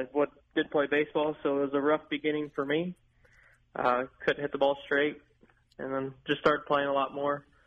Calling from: Nashville, Illinois, United States; I live in Nashville, Illinois.

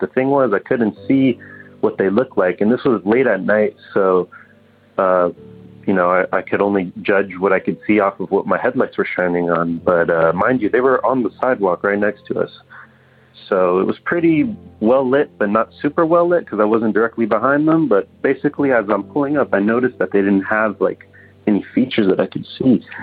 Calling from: California, United States; I'm from Northern California.

